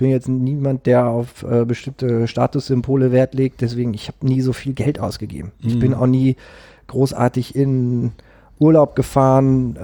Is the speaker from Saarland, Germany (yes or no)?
no; Münster, North Rhine-Westphalia, Germany; in Münster-Westfalen geboren.